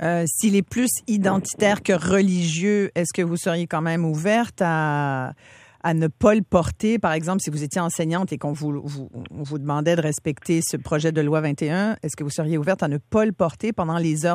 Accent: Quebec, Canada; Avant, on était des Canadiens français, aujourd'hui, on est des Québécois

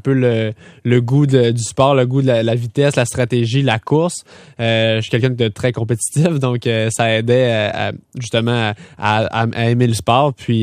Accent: Ferland-et-Boilleau, Quebec, Canada; born there; je suis né 3 semaines avant le déluge. Moi, je suis né à Ferland-Boileau.

